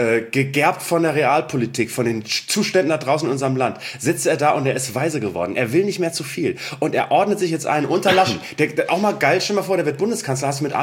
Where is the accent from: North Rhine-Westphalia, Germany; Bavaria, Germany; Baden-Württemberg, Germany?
North Rhine-Westphalia, Germany; Das ab heute Nordrhein-Westfalen, mein Heimatbundesland, das Deutschlandland ist.